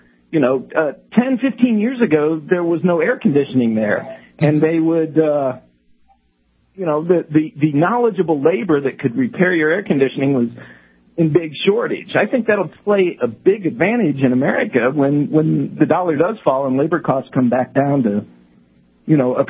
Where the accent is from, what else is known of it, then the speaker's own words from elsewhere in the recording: United States; moved away as an adult; also born or lived in China; now in Toronto, Canada; Yeah, well, I'm originally from the States, from south of the border.